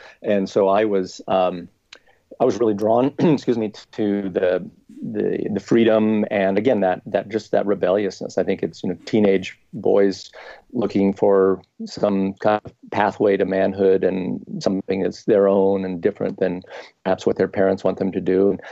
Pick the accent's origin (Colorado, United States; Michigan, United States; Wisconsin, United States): Colorado, United States; Boulder; But my background was, as Emily said, growing up in Boulder, Colorado in the 60s, which was a fairly rebellious time.